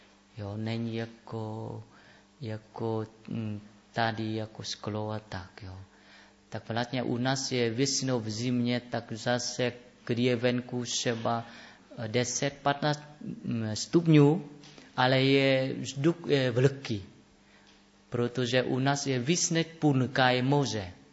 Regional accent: Vietnam; Czech is a second language; Já pocházím z severní od Hanoje asi 60 kilometrů

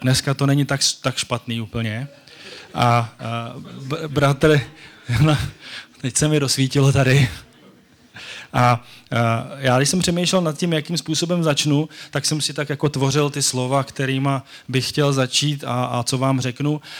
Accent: Kladno, Central Bohemian Region, Czechia; jsem rodilý Kladeňák

